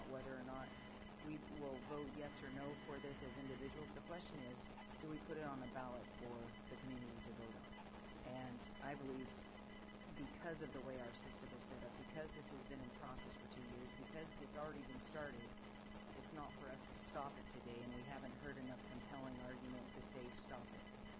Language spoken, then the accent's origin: English; United States; And it's something I'm very proud of being an American, that we have that process.